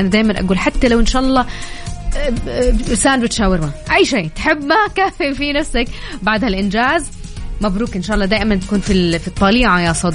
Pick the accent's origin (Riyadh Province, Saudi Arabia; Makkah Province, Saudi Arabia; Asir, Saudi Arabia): Makkah Province, Saudi Arabia; Taif; لا أنا من مواليد الطايف